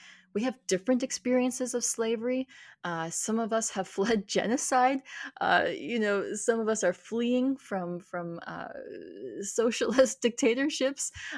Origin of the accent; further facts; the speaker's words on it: Minnesota, United States; Even sometimes when I tell people, I'm from Minnesota, there's a follow-up question of like, but weren't you born in India?